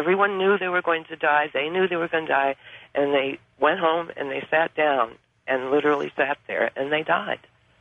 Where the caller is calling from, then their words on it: Maui, Hawaii, United States; also born or lived in Asia / Nepal / India; I'm calling from Maui, Hawaii.